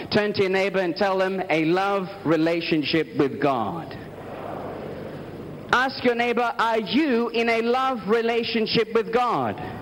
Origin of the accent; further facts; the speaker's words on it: Australia; I am from Australia.